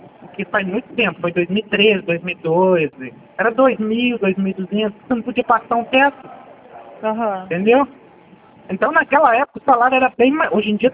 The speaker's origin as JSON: {"language": "Portuguese", "town": "São João del Rei", "region": "Minas Gerais", "country": "Brazil", "tie": "born there", "said": "eu fui para São João del Rei, que é onde eu nasci, né?"}